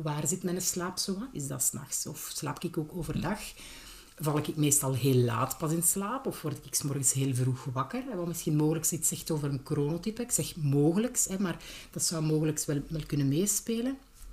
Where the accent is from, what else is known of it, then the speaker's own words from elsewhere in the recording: Belgium; En wij zijn Belgen, dus wij weten hoe dat gaat.